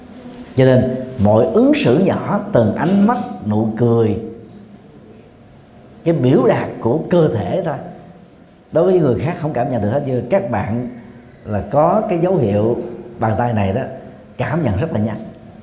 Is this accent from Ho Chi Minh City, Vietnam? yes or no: yes; Saigon, Ho Chi Minh City, Vietnam; Còn tôi đó, sinh ra lớn lên ở Sài Gòn, có khi nào mà trải nghiệm cái lạnh đó bao giờ đâu